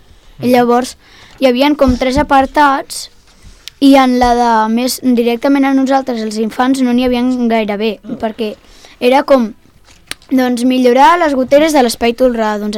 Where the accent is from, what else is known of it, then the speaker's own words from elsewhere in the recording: Catalonia, Spain; born there; Sí, però vaig néixer aquí perquè el meu pare és català i la meva mare és de Mèxic